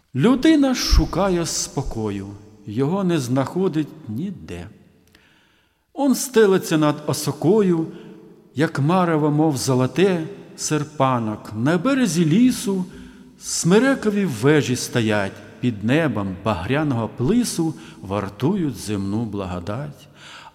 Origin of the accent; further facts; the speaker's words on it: Donbas, Ukraine; Ukrainian is a second language; Оскільки я сам з Донбасу, учився в російській школі, в російських вузах учився, українську мені довелось самому вивчати.